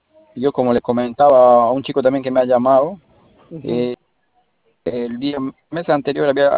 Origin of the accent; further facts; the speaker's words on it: Quito, Pichincha, Ecuador; Pero no estoy en la ciudad de Quito, yo soy de Quito y estoy trabajando por acá, por Nazca.